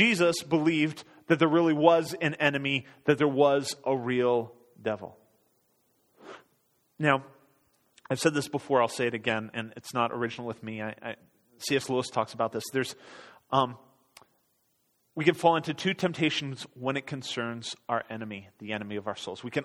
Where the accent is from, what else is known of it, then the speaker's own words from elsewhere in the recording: Norway; Growing up in Norway, we had three big fields, and we lived on a farm